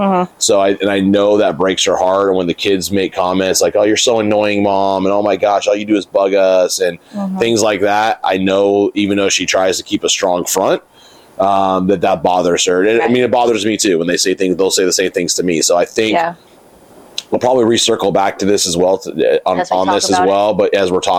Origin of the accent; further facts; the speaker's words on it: California, United States; And you've got a lot of people here in Texas praying for you. And I'm from California originally.